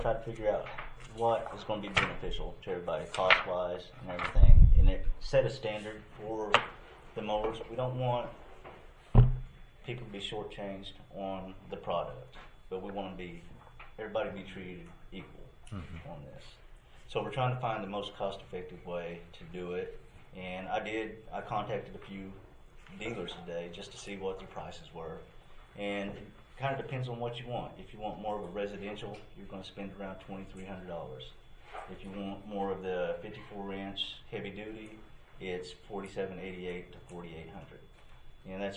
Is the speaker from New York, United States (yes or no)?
no; Dustin, Oklahoma, United States; I grew up in Dustin, and I know what that area is like. It's a lot different than going somewhere else. It's rougher.